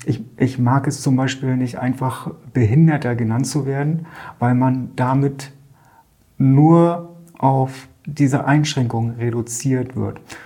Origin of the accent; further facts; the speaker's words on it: Rostock, Mecklenburg-Vorpommern, Germany; born there; also born or lived in Ribnitz-Damgarten; ich bin in Rostock geboren und habe 38 Jahre auf der anderen Seite der Recknitz in Damgarden gelebt. Ich bin auf der Recknitz zu Hause, quasi direkt dazwischen.